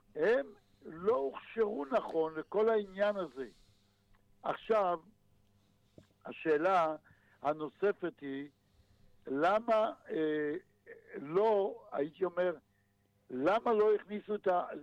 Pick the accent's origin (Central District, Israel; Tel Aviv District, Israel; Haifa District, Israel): Central District, Israel; Kvutzat Yavne; הוא היה מהקיבוץ שאני גדלתי בו, מקבוצת יבנה